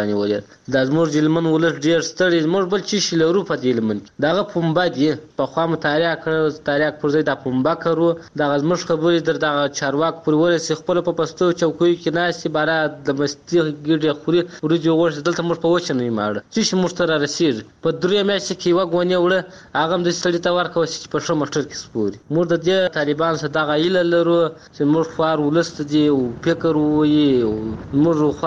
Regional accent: Helmand, Afghanistan; موږ د هلمند یو.

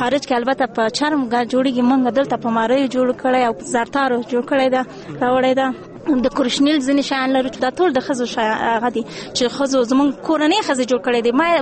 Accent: Afghanistan; موږ افغان یو، اول خو مسلمان یو، بیا افغان یو.

